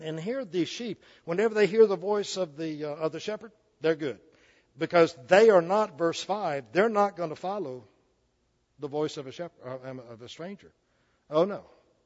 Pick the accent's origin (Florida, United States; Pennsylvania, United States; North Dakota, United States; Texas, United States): Florida, United States; Plant City; When I grew up in Plant City, we lived in a Jim Walter home. That's dating me, I know.